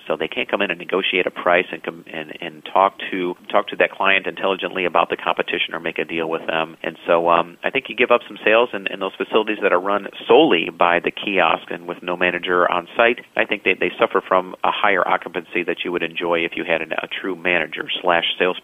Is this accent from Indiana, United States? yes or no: yes; Indianapolis, Indiana, United States; We continued to look for properties in my hometown of Indianapolis